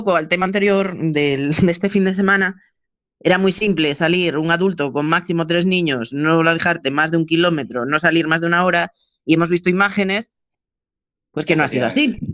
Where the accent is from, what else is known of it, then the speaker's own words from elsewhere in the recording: Spain; a los españoles en general nos va a costar, porque como buenos latinos somos, sí, muy de tocar, muy de saludarnos, de abrazarnos, de besarnos.